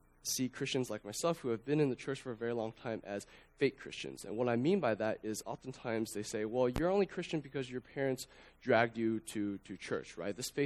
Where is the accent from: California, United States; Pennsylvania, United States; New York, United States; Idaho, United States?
Idaho, United States; born there; I was born in Idaho, so when they were living in Idaho, they lived on the border of Washington near Pullman